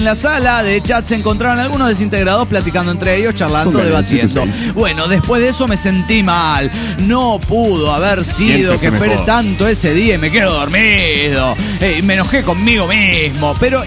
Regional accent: Coatzacoalcos, Veracruz, Mexico; de Coatzacoacos.

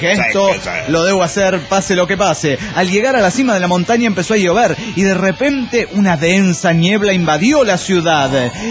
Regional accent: Teloloapan, Guerrero, Mexico; born there; Pero bueno, yo nací en Telolhuapan, en Guerrero.

